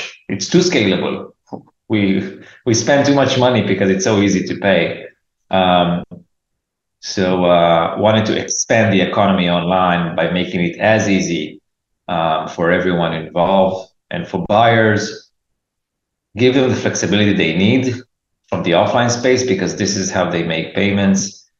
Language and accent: English; Israel; moved away as an adult; now in New York, United States; Generally, my background, I'm an Israeli. I grew up in Israel, moved to New York. I lived here with my wife and beautiful kid. And yeah, like a classic Israeli, I was in the army.